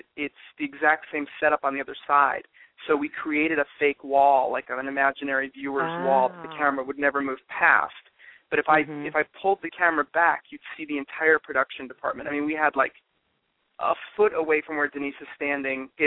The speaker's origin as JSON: {"language": "English", "town": "Palm Springs", "region": "California", "country": "United States", "tie": "born or raised there", "said": "We are doing the first ever Hot as Hell Fan Fest here in my hometown of Palm Springs."}